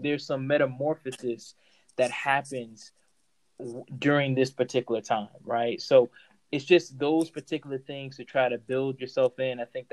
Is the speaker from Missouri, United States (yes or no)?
no; Florida, United States; now in Texas, United States; People, when I tell people I'm from Florida or, you know, grew up in Florida, they're like, oh, you from Florida.